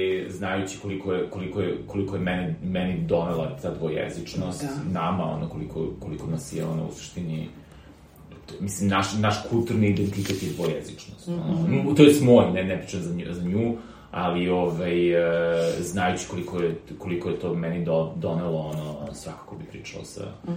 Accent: Belgrade, Serbia; onda ovaj, mislim, ja sam Beograđanin.

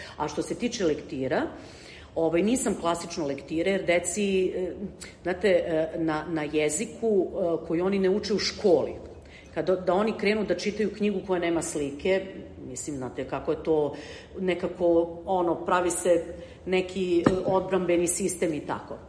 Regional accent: Serbia; now in Austria; mi smo iz Srbije, mi smo ovde stranci

